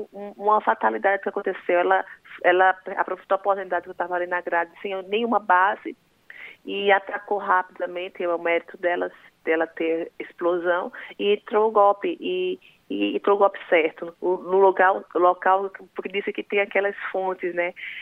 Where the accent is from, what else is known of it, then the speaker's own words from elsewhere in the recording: Paraíba, Brazil; eu sou nordestina, eu sou paraibana